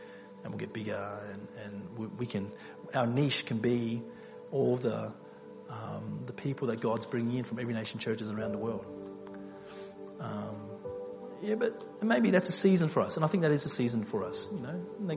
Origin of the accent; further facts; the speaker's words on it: Australia; I'm Aussie. I'm half Aussie. I mean, I'm culturally fully Aussie, but, you know, genetically half Aussie.